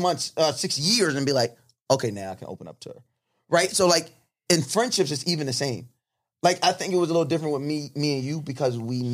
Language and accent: English; New York, United States; like you're from Brooklyn, I'm from Long Island, off rip.